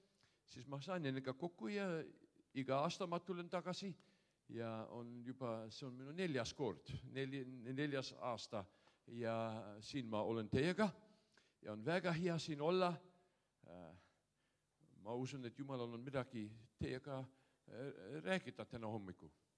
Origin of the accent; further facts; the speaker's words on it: Cape Town, Western Cape, South Africa; moved away as an adult; now in Estonia; Aga kasvasin Löynä-Afrikassa yleensä Kaplinnas. Ja melkein 12 aastat takaisin tulin takaisin Estissä